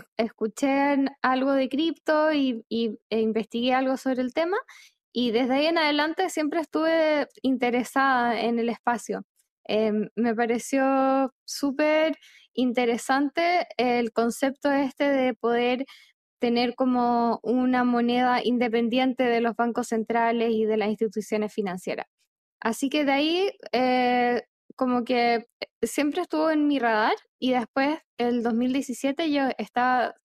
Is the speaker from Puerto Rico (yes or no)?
no; Chile; also born or lived in Argentina; yo soy chilena, pero viví en Argentina casi 5 años cuando estaba trabajando ahí con Bloomberg.